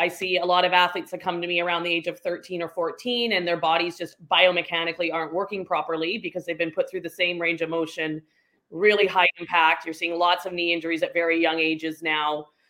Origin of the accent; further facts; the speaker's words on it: British Columbia, Canada; I grew up on Vancouver Island in British Columbia.